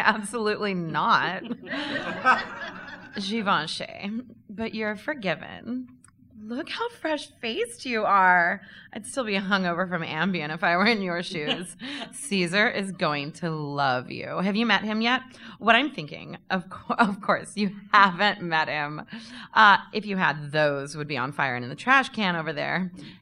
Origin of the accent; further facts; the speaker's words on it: Austin, Texas, United States; Austin, Texas.